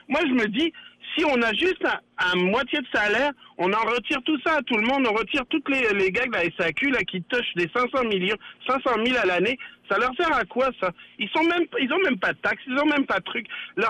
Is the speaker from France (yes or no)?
yes; Paris, Île-de-France, France; now in Canada; Ouais, je suis de Paris. Moi, je suis un vrai Parisien. Je suis né à Paris.